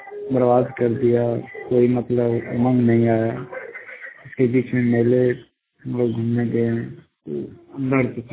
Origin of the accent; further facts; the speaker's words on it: Paroli, Jharkhand, India; ग्राम Paroli post हंगोड़ी प्रखंड राजधनवा district Giridih के रहने वाला हूँ।